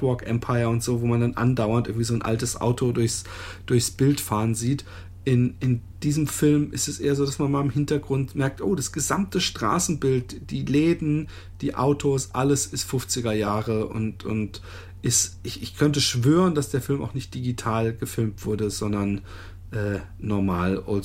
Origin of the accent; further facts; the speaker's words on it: Waldbronn, Baden-Württemberg, Germany; Also Waldbronn besteht aus Reichenbach, Busenbach und Etzenroth. Und ich bin in Busenbach aufgewachsen.